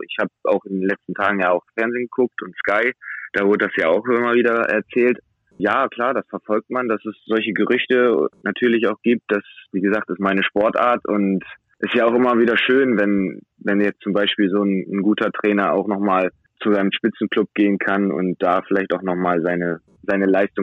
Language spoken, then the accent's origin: German; Wilhelmshaven, Lower Saxony, Germany; Also ja, ich komme aus Wilhelmshaven, das ist meine Heimatstadt.